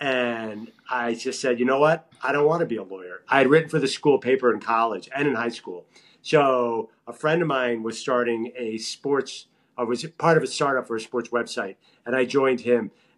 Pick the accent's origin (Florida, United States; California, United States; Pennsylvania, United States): Pennsylvania, United States; Lower Merion; also born or lived in Syracuse, United States; Yeah, born in Syracuse, moved here as a kid, grew up in Lower Merion, went to LM High School.